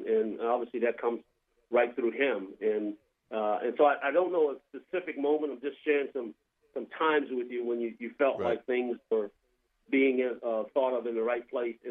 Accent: Virginia, United States; And that's for me going back to my home state and, you know, recruited by them.

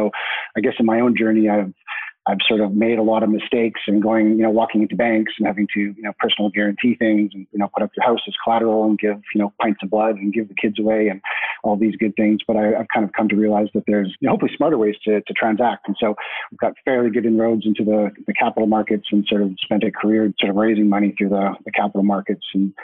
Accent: Canada; So I'm Canadian by nationality, so that I sort of identify as a bit of a global citizen. So I sort of split time between homes in Vancouver, BC, and London, England.

